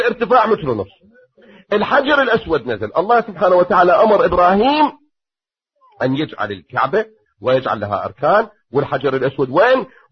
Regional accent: Iraq; انا مسفر من العراق لكن سندي قاعد قدامك، هاي ارض التسفيرات

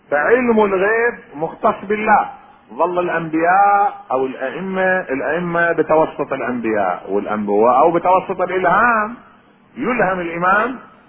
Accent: Najaf, Najaf Governorate, Iraq; قلت له أنا والله من العراق. قال لي من أي بلد؟ من النجف.

